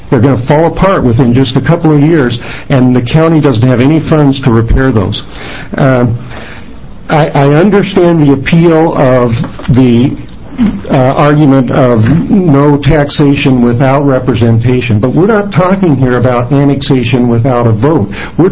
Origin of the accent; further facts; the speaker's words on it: Eugene, Oregon, United States; And I grew up in Eugene. I know the River Road area and the Bethel area very well